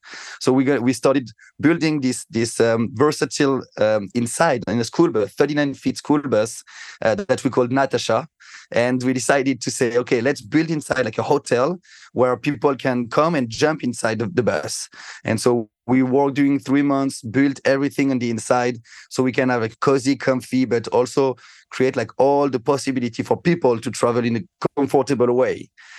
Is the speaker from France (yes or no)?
yes; Paris, Île-de-France, France; accent: French; English is a second language; also born or lived in Marseille; I'm from France. Of course, you can hear with my bad French accent. Raised and born in the suburb of Paris, doing some studies in the south of France, Marseille